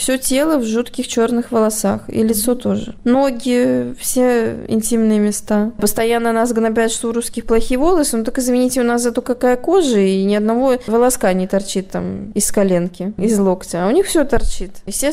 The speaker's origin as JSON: {"language": "Russian", "region": "Caucasus", "country": "Russia", "said": "еще не додумала сказать, что я из России. Всегда говорю, что я с Кавказа, Кавказия, да."}